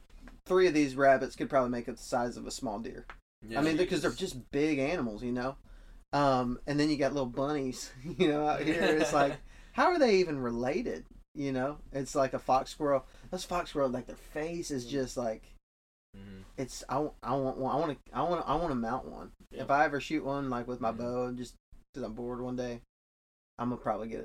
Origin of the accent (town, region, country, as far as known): Texas, United States